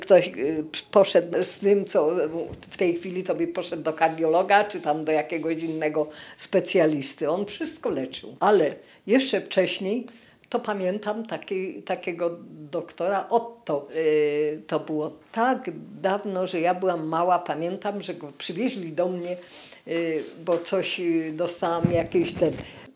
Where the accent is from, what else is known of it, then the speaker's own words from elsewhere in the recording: Bronowice, Lesser Poland, Poland; Pochodzę z Bronowic, tu się urodziłam. W 37. tutaj się wychowałam, tutaj chodziłam do szkoły